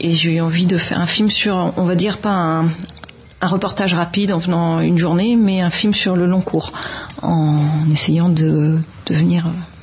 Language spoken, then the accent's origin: French; Lille, Hauts-de-France, France; Je suis de Lille.